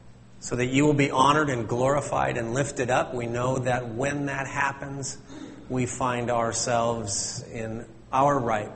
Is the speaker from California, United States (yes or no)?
yes; California, United States; born there; I was born on April the 10th. In California